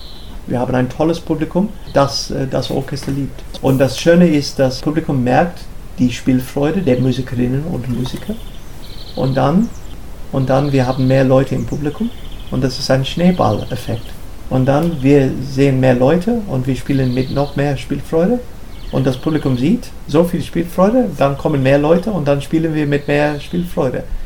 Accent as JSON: {"language": "German", "country": "Australia", "tie": "born or raised there", "first_language": "English", "second_language": "German", "said": "Es war eine Lieblingsgeschichte von mir als Kind in Australien. Ich kannte es nur auf Englisch."}